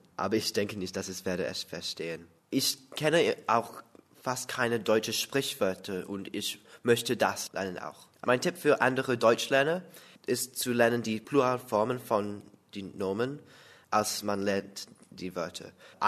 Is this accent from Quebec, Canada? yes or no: no; Toronto, Ontario, Canada; German is a second language; Ich komme aus Toronto in Kanada und ich bin im Jahr 1999 geboren. Ich lerne Deutsch, weil ich mag sehr viele Sprachen und ich mag Sprachen erlernen. Ich kann immer noch Englisch und auch ein bisschen Französisch.